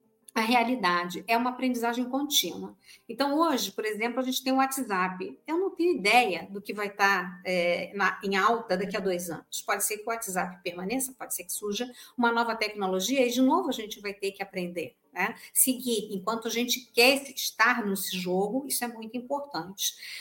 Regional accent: Rio de Janeiro, Brazil; now in Caxias do Sul, Brazil; eu sou carioca, eu vim para o Rio Grande do Sul em 97, e quando eu cheguei em Caxias do Sul, que é uma cidade fortíssima

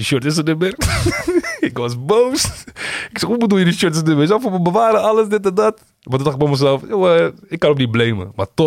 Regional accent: Alkmaar, North Holland, Netherlands; Ik kwam eigenlijk van Alkmaar naar Heergewaard wonen.

